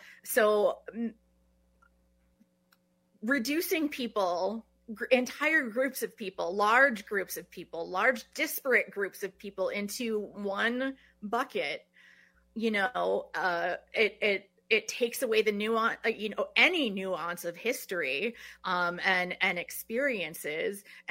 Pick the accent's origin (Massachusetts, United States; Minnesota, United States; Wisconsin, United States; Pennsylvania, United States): Wisconsin, United States; Madison; My dad grew up on the Stockbridge Reservation, and I grew up in Madison. So that's away from those communities.